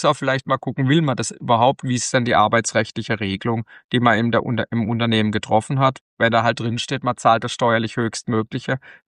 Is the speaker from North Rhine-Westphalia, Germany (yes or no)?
no; Karlsruhe, Baden-Württemberg, Germany; ich komme aus Karlsruhe.